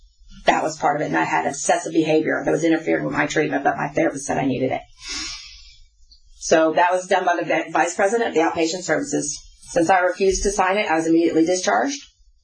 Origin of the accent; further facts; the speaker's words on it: Florida, United States; I am not from here. I am dislocated from Hurricane Michael. I come from Bay County.